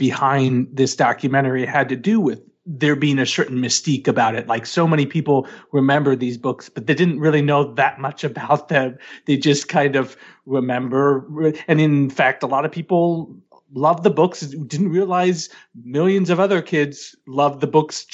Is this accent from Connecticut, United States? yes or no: no; Missouri, United States; also born or lived in St. Louis; And I'm from Missouri. I'm just from Southwest Missouri, but down by Springfield.